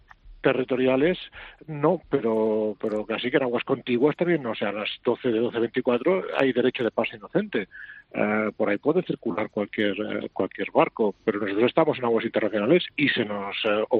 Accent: Spain; como ciudadanos españoles, como organización española que está salvando vidas en el Mediterráneo

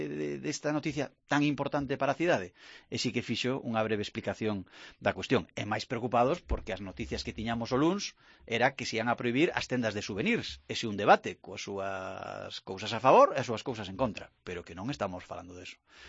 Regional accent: Santiago de Compostela, Galicia, Spain; born there; Eu nacín en Santiago. Eu levo toda a vida disfrutando das nosas cafeterías, dos nosos restaurantes e das nosas tendas.

